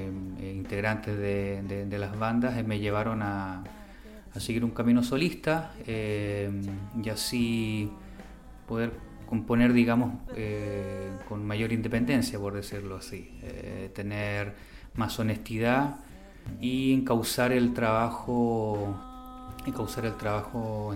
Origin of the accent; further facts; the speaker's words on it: Chile; moved away; Me vine de Chile con esa idea y acá